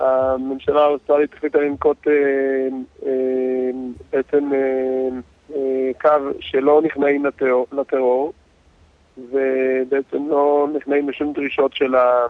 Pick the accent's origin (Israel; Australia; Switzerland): Australia; Melbourne, Victoria; אני לא מסיני, אני ממלבורן, אני לא כל כך מכיר את האזור שבו זה קרה